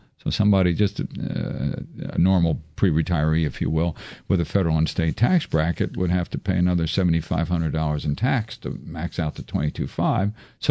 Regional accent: the South, United States; I'm from the South.

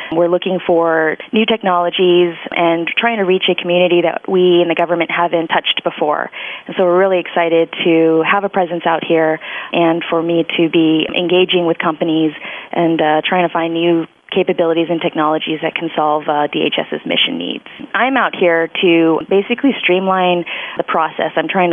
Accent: Bay Area, California, United States; I'm actually from out here originally. I'm from the Bay Area, so it's not too foreign to me.

